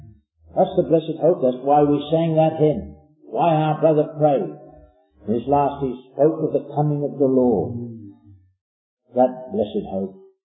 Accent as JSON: {"language": "English", "country": "Australia", "said": "I'm an Australian"}